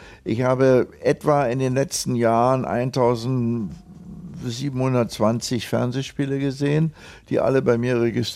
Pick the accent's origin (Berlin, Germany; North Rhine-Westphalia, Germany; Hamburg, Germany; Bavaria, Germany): Berlin, Germany; ich war immer Berliner, ich bin Berliner, ich bleibe Berliner. Hier bin ich geboren, hier sterbe ich.